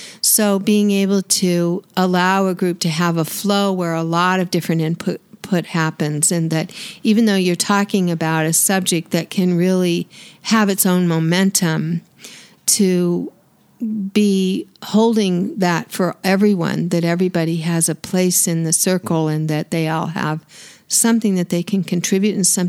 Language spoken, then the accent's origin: English; Colorado, United States; I grew up in Colorado, so I did some rafting on rivers.